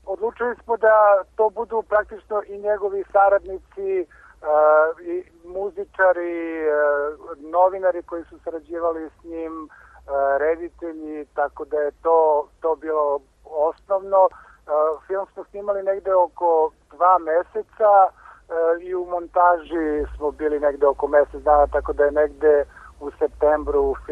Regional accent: Niš, Nišava District, Serbia; Svi smo mi odrastali u Nišu, mi koji smo radili film

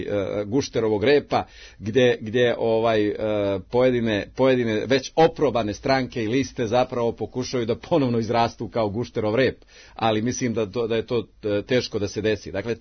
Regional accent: Novi Pazar, Šumadija and Western Serbia, Serbia; dolazimo sa periferije iz Novog Pazara

